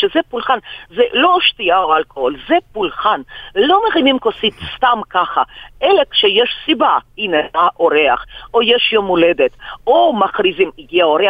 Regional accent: Tbilisi, Georgia; now in Israel; אני בטביליסי, אני נולדתי וגדלתי שם

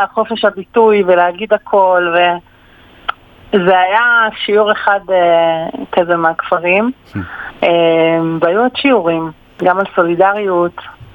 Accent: Haifa, Haifa District, Israel; בסוף חוזרים לשורש, אני מחיפה במקור, חיפה מעדדת לי את איסאווירה

